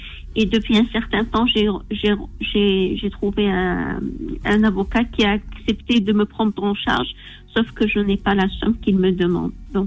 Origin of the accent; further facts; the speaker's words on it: Algeria; also born or lived in France; de ma mère franco-libanaise et de mon père algérien. C'était en 76. Et mon père, quand j'avais 11 mois, m'a emmenée vivre en Algérie